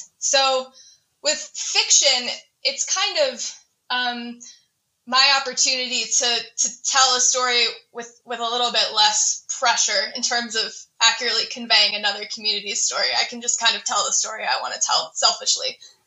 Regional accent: Bozeman, Montana, United States; it kind of came from the dinosaur museum I used to go to growing up in Bozeman as a kid, the Rocky Mountain Dinosaur Museum.

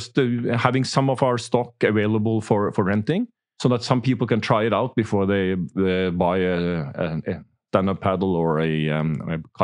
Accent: Hamar, Innlandet, Norway; English is a second language; I was raised in HamKam.

